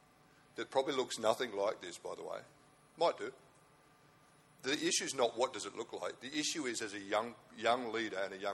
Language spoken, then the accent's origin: English; Wollongong, New South Wales, Australia; I mean, I'm from Wollongong, everything's weird.